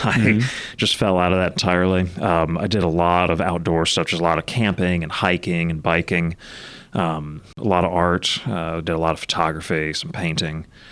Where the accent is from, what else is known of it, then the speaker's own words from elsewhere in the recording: Nashville, Tennessee, United States; I grew up here in Nashville. I was a native, born and raised, went away to school, and ended up coming back.